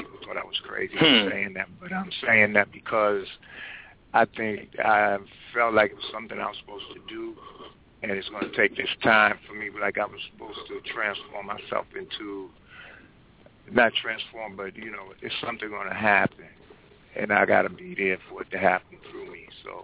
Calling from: North Carolina, United States; I'm calling from North Carolina.

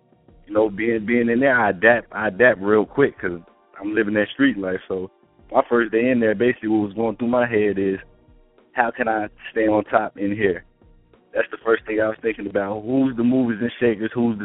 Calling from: North Carolina, United States; I'm calling from North Carolina.

